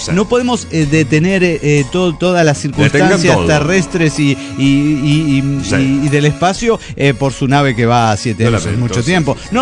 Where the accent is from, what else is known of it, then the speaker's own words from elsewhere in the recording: Juliaca, Puno, Peru; de Juliaca, Perú.